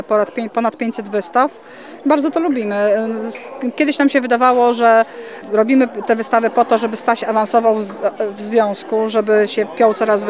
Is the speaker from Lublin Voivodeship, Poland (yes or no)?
yes; Lublin Voivodeship, Poland; now in Kraków, Poland; Ja pochodzę z Lubelszczyzny.